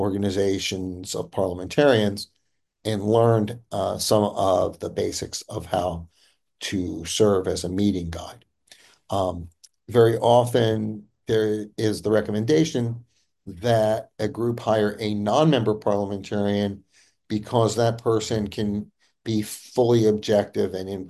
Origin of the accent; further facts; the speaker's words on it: Dedham, Massachusetts, United States; I was an elected commissioner of trust funds in my hometown of Dedham, Massachusetts from 2006 to 2019